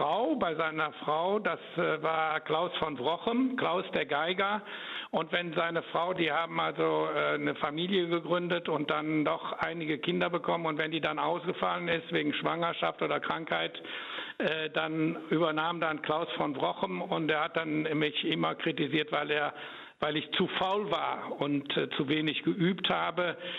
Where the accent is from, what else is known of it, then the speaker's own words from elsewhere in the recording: Cologne, North Rhine-Westphalia, Germany; und ich fühle mich eigentlich immer noch als Kölner